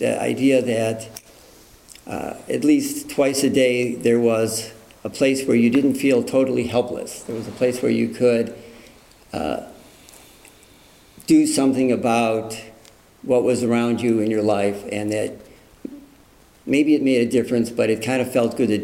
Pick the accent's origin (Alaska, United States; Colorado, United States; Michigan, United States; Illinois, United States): Illinois, United States; Skokie; I grew up in Skokie, Illinois, that was so Jewish that when a Jewish holiday rolled around, they just closed the school because there was nobody left.